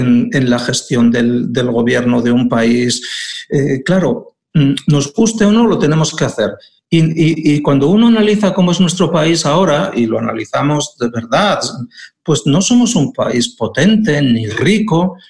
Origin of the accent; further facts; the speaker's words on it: Aragon, Spain; Y en Aragón, de donde soy, ¿no? Pues hay que salir por donde se puede, ¿no?